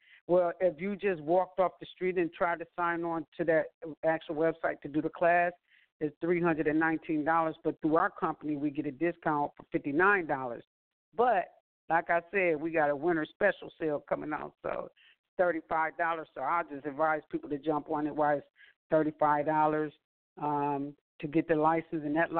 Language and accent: English; Buffalo, New York, United States; from Buffalo, New York. That's my hometown, so I have to definitely shout him out.